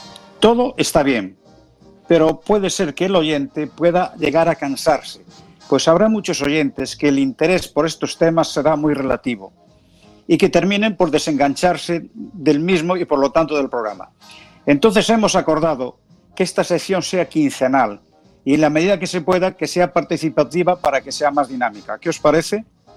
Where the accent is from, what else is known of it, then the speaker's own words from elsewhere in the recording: Galicia, Spain; Nací en el Ribero y en mi casa la economía dependía de este producto, es decir, de la venta del vino.